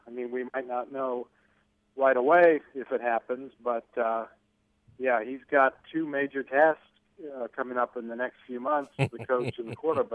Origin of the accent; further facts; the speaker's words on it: Albuquerque, New Mexico, United States; Well, I'm not a super hockey guy. I grew up in Albuquerque, we don't know much about hockey there